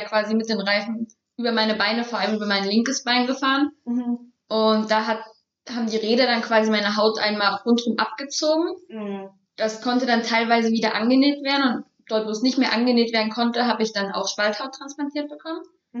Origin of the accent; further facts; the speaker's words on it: Dresden, Saxony, Germany; Ach, aus Dresden. Genau, Dresden, Sachsen.